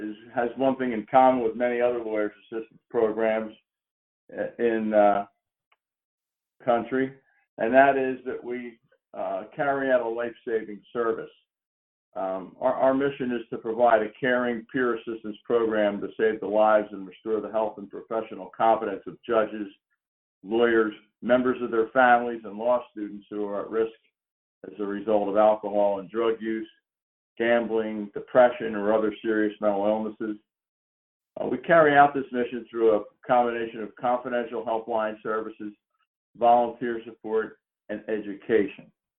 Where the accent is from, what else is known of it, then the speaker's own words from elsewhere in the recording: Pennsylvania, United States; First and foremost, caveat, I'm from Pennsylvania.